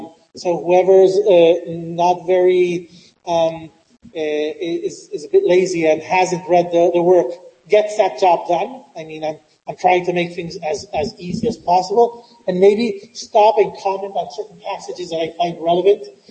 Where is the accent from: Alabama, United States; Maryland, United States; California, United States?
California, United States; San Francisco; I mean, I'm from San Francisco. For me, it's always an earthquake drill.